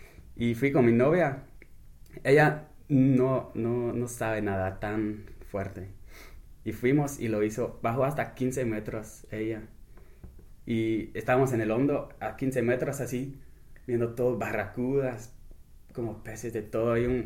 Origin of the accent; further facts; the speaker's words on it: Mexico; Y en México no estaba organizado, andaba como mexicano, como tarde, ya sabes.